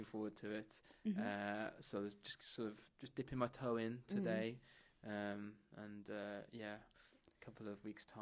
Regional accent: Wellingborough, East Midlands, United Kingdom; No, so I grew up in Northamptonshire.

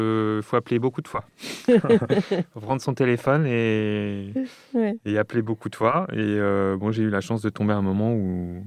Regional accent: Lyon, Auvergne-Rhône-Alpes, France; J'ai grandi à Lyon, moi.

